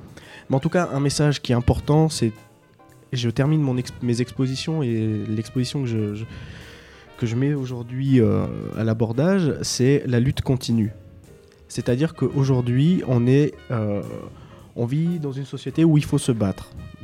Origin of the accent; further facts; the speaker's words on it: Tourcoing, Hauts-de-France, France; also born or lived in Roubaix; now in Paris, France; Donc moi je viens du Nord, à peu près du même bled que … c'est-à-dire que je suis à côté, hein, je suis né à Roubaix mais j'ai grandi à Tourcoing, et maintenant je vis à Paris.